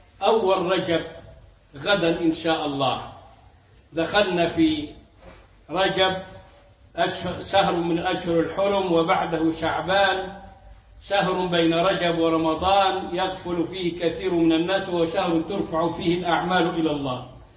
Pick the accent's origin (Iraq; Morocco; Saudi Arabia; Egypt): Egypt; الجنيه اللي عندنا في مصر